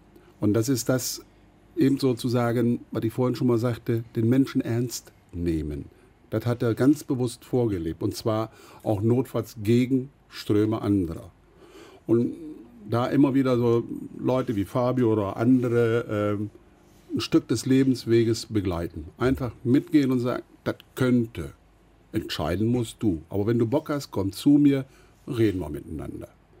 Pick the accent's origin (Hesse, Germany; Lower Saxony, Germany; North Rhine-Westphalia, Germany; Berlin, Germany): North Rhine-Westphalia, Germany; Stadtlohn; ich komme aus Stadtlohn